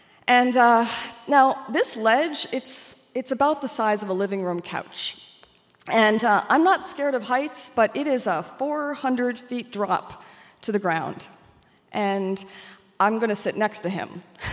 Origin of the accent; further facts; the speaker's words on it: Maine, United States; I said, I'm from Maine. And they hired me.